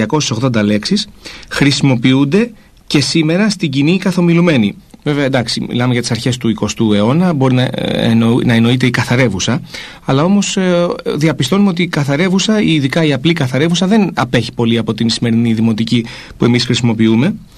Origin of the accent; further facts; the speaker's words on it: Greece; αυτό μας δίνει την ευκαιρία σαν Έλληνες